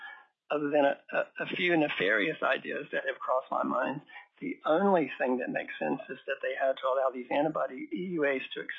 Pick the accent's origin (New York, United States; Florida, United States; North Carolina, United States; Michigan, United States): North Carolina, United States; I've worked in North Carolina and Virginia as well. My home state is North Carolina.